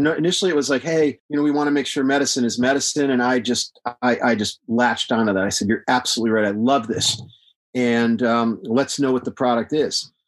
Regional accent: Texas, United States; I live in Texas. I'm from Texas.

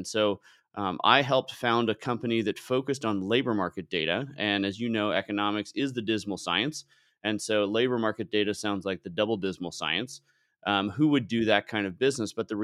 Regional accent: California, United States; So I grew up in the Bay Area.

